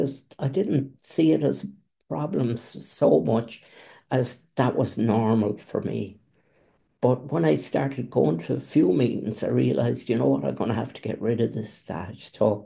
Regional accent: Galway, Connacht, Ireland; live on the Aran Islands, which is off the coast of Galway, on the west side of Galway. Galway is my hometown where I'm from.

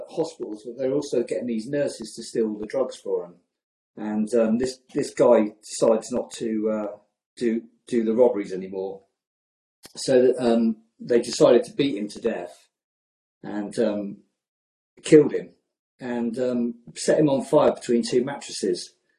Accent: South East England, United Kingdom; so I was brought up in Oxfordshire, my mum was a Scouser, a Jewish Scouser, and my dad was a Glaswegian.

